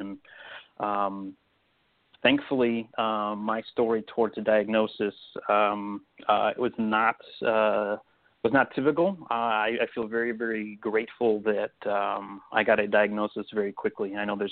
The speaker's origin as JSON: {"language": "English", "town": "Crystal Lake", "region": "Illinois", "country": "United States"}